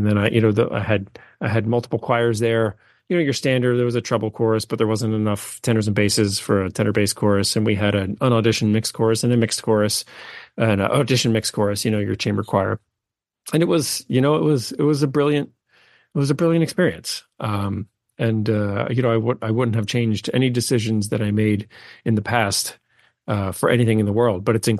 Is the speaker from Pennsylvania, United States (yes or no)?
yes; Pennsylvania, United States; And then of course, you know, I grew up in Pennsylvania, but now things that you never consider when you're 18 and nobody tells you otherwise.